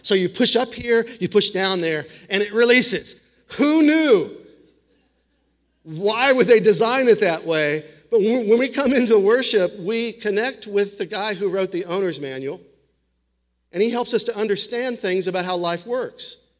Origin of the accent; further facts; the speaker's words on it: Springfield, Missouri, United States; And I grew up in Springfield, Missouri, going to a lot of Pentecostal charismatic services.